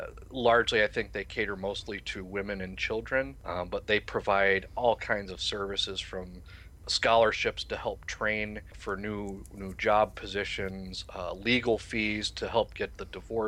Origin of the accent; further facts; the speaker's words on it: Minnesota, United States; I am from the Twin Cities in Minnesota. That'd be Minneapolis and St. Paul area.